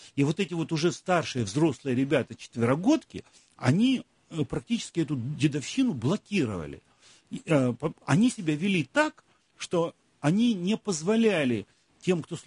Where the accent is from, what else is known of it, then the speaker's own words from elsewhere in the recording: Yalta, Crimea, Ukraine; also born or lived in Odessa, Ukraine; и я родился в Одессе, а родители маму увезли в Ялту